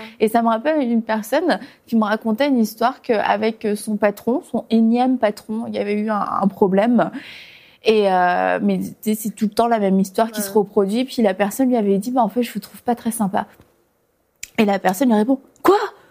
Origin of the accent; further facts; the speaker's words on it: France; je suis française.